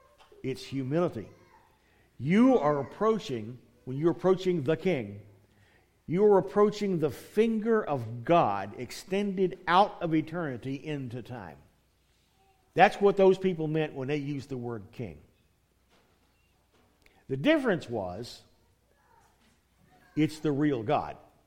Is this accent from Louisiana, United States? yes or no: yes; Louisiana, United States; Hey, we're from Louisiana, we've been through hurricanes, we kind of can relate to that.